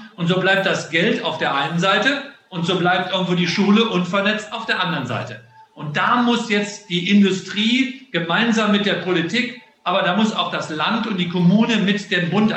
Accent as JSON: {"language": "German", "town": "Solingen", "region": "North Rhine-Westphalia", "country": "Germany", "tie": "born or raised there", "said": "Ich bin ja mit dem Herzen immer mit Solingen verbunden. Das ist meine Heimatstadt, da komme ich her. Und die Klingenstadt, auch die August-Dicke-Schule, habe ich beste Erinnerungen dran an meine Zeit"}